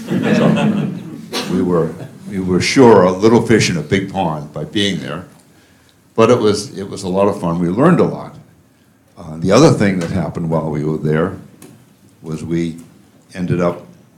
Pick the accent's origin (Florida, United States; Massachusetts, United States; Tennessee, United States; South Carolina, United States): Massachusetts, United States; Boston; I'm from Boston.